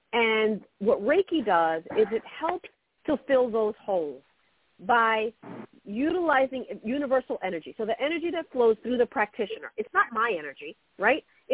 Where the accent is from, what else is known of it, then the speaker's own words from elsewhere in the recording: Brooklyn, New York, United States; No, I grew up in Brooklyn, New York. I come from very humble beginnings. I grew up in the low-income housing projects, the Marcy Projects, they're called.